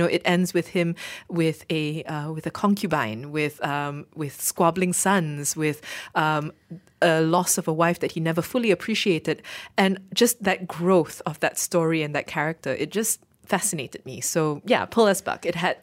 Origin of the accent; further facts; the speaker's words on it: Malaysia; I suppose as a Malaysian of Chinese descent, China, I can't really say for sure if it interested me much.